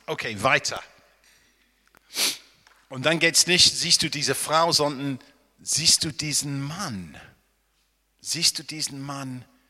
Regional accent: England, United Kingdom; German is a second language; Wenn ich als Engländer in Berlin komme, merke ich ab und zu, meine Weltansicht ist ein bisschen anders.

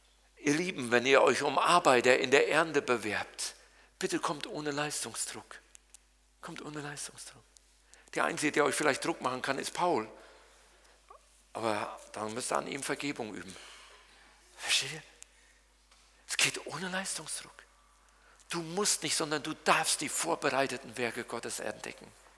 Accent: North Rhine-Westphalia, Germany; Und dann kam er noch aus meiner Heimat, dem Siegerland.

